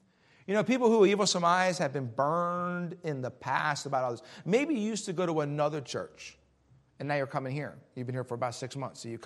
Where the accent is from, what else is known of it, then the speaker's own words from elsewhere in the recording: Philadelphia, Pennsylvania, United States; I grew up in Philadelphia. Like I said, I'm not the smartest guy in the world, but I do know street smarts.